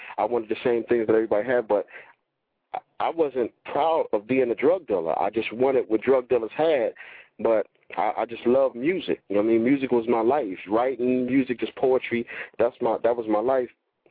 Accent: Philadelphia, Pennsylvania, United States; I did time in Texas and Ohio and Atlanta. You know what I'm saying? I'm from Philly

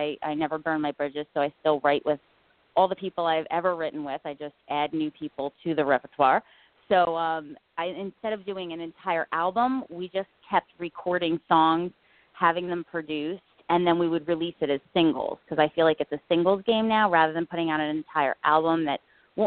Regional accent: New Jersey, United States; I'm not. I'm from New Jersey

